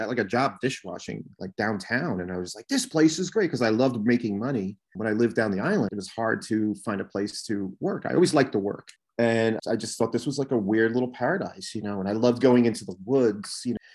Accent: Roslyn, New York, United States; also born or lived in Patchogue / Medford; now in Greenport, United States; I grew up in Roslyn, New York, and my family had a tendency to move quite often. We always rented. So there was a slow migration up the island. We went from Roslyn to Patchogue, Medford, to finally Greenport

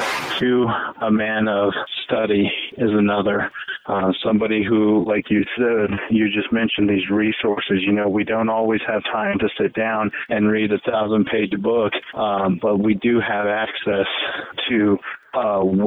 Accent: Canyon City, United States; he asked me if I would be willing to come help out, because I'm from Canyon City, and it's about an hour away from the seminary.

